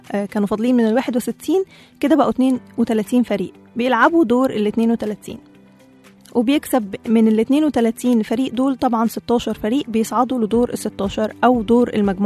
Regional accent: Egypt; احنا عندنا في مصر أصلا لسه في كلام كتير ان الدوري هيكمل ولا هيتلغى

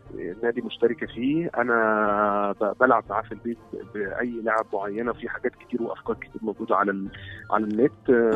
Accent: Egypt; هو يعني بنسبه كبيره عندنا في مصر ما بيروحش حضانه

